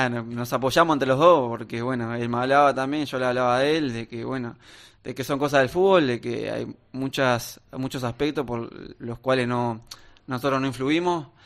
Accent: Uruguay; Bueno, ilusionado, creo que como todo uruguayo

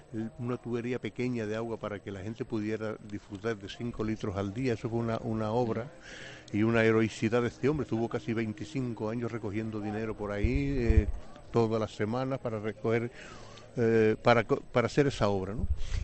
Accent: Las Manchas, Canary Islands, Spain; born there; por la zona esa de la parte del Corazoncillo, donde yo nací

